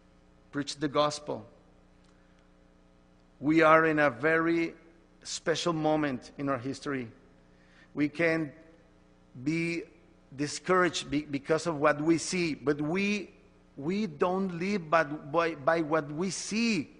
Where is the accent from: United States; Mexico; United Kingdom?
Mexico; I'm here from Mexico.